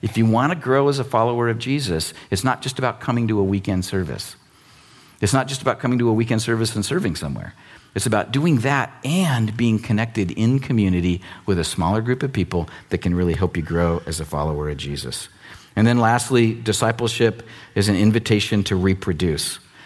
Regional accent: United States; Come on, man, I grew up in America.

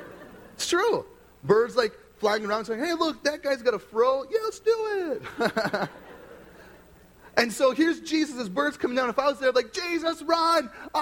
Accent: Carlton, Minnesota, United States; also born or lived in Duluth; growing up in the Duluth area, I grew up in Carlton, would be in Duluth a lot.

